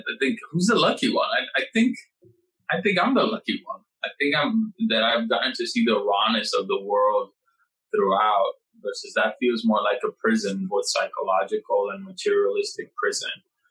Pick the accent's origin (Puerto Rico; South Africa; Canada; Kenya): Puerto Rico; and I come from Puerto Rico